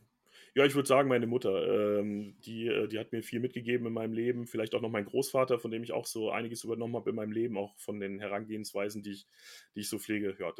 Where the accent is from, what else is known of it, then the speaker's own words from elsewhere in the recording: Bielefeld, North Rhine-Westphalia, Germany; born there; Ja, weil ich ja offensichtlich da geboren bin und darüber gibt es auch schriftliche Nachweise. Also muss es da irgendwas geben. Also mein Vater wohnt auch noch in der Nähe. Dementsprechend weiß ich definitiv, dass es Bielefeld gibt.